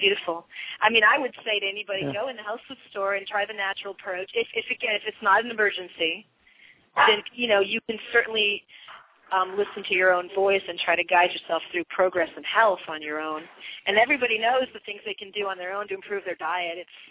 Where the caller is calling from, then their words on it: Yellow Springs, Ohio, United States; I'm calling from Yellow Springs, Ohio.